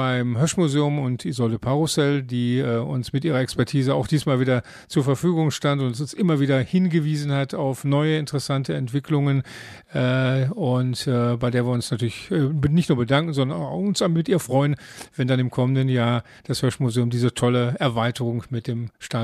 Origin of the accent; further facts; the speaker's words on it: Dortmund, North Rhine-Westphalia, Germany; Und ich hoffe als Dortmunder, dass das sehr, sehr schnell passiert